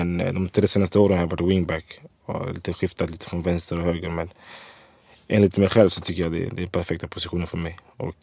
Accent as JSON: {"language": "Swedish", "town": "Skärholmen", "region": "Stockholm County", "country": "Sweden", "said": "jag är från Skärholm."}